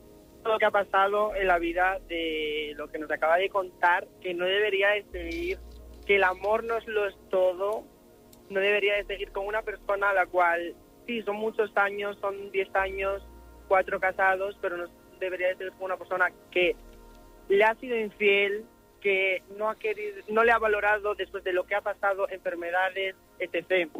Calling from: Ponferrada, Castile and León, Spain; Soy de Ponferrada.

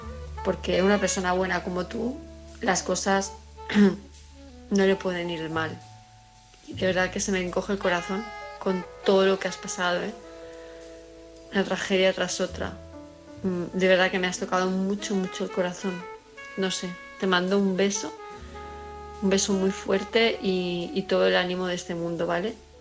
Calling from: Palma, Balearic Islands, Spain; de Palma de Mallorca

